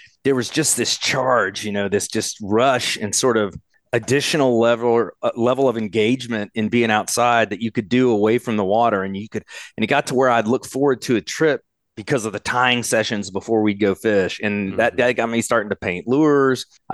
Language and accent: English; Arlington, Texas, United States; I grew up in Arlington, Texas, and we hunted and fished all over the state of Texas my whole life.